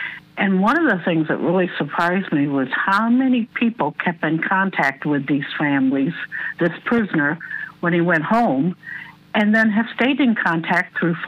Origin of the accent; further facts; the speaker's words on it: Waverly, Iowa, United States; Well, I grew up around Waverly, and Waverly had a camp just like Charles City did. And so I heard about it my entire life.